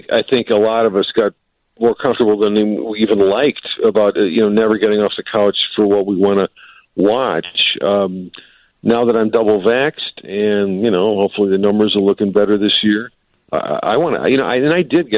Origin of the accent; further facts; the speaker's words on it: Chicago, Illinois, United States; But I do think the optimism I feel is being a Chicagoan.